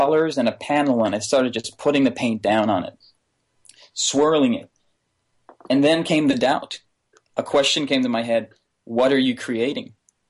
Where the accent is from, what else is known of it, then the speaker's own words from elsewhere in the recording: Netherlands; I'm from the Netherlands, by the way. So I was living back in Amsterdam in an anti-squat